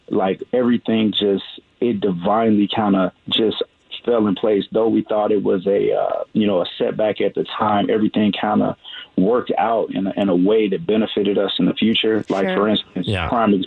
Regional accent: Chicago, Illinois, United States; south side of Chicago. I grew up in the Chatham area, where in the crack era and at the height of the gangs, that was my environment.

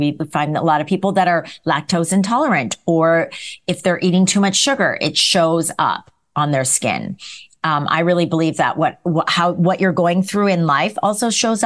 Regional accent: New York, United States; I'm a New Yorker, as we discussed earlier.

